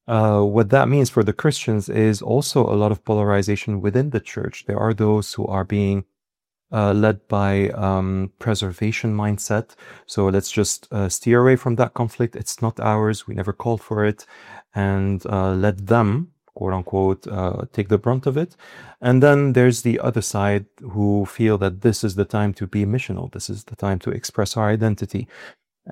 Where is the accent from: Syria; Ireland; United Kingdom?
Syria; Damascus, Damascus Governorate; also born or lived in Paris, France / Beirut, Lebanon; I was born in Paris, but I'm Syrian in origin, and I lived most of my life in Damascus. I went to Lebanon to study at the American University of Beirut.